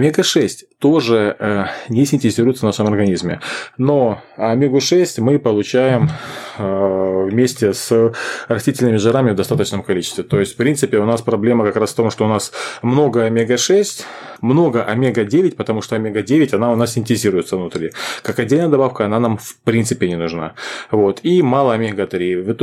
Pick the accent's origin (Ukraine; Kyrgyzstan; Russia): Ukraine; Я как ширый украинец не могу об этом не вспомнить.